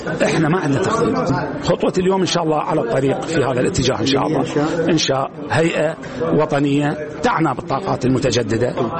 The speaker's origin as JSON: {"language": "Arabic", "country": "Iraq", "said": "يعني الوفر الشمسي المتوفر عندنا بالعراق"}